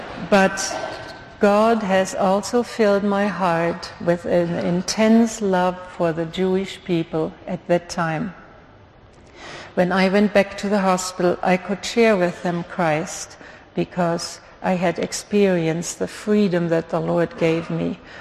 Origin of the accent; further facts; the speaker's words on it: Germany; And he knew that I was from Germany. He asked me where I was from. I said, from Germany.